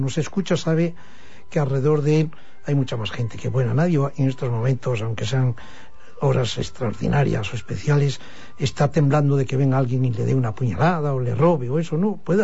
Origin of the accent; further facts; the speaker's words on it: La Rebollada, Asturias, Spain; Un cura mío del pueblo de La Rebollada, cura de un pueblo en que cuando yo le veía en mi pueblo en aquellos años, los años cuarenta y tantos